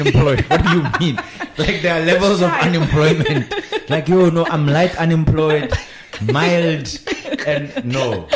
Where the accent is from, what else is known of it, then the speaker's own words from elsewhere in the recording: Potchefstroom, North West, South Africa; Yes. I'm from Potchefstroom.